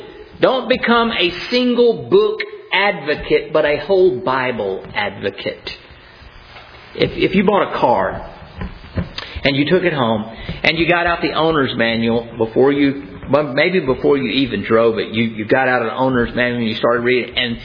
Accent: Florence, Alabama, United States; I go, no way, man, I'm from Florence, Alabama.

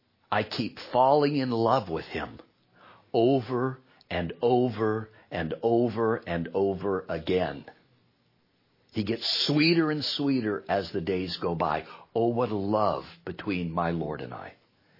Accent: United States; After all, I grew up in America.

